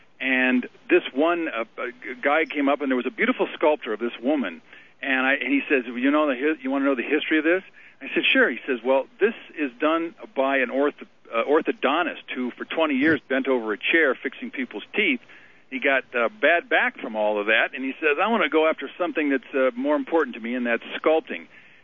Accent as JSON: {"language": "English", "region": "Michigan", "country": "United States", "tie": "born or raised there", "said": "I was a farm boy growing up in Michigan, milking cows and baling hay for a buck a day."}